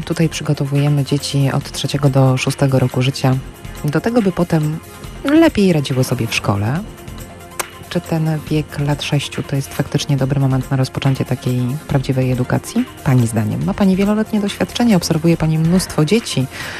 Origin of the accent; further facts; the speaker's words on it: Poznań, Greater Poland Voivodeship, Poland; my Polacy, my poznaniacy mało o uczuciach mówimy z własnymi dziećmi